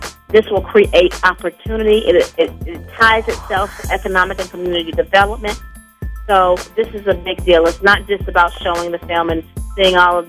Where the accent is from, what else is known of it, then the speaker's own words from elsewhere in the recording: Greensboro, North Carolina, United States; I'm from Greensboro, North Carolina. Went to the University of North Carolina at Greensboro and A&T for graduate school.